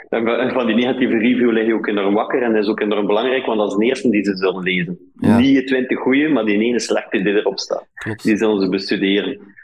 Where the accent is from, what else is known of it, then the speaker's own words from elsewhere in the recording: Ostend, Flanders, Belgium; ik ben van Oostende, ik hou van Oostende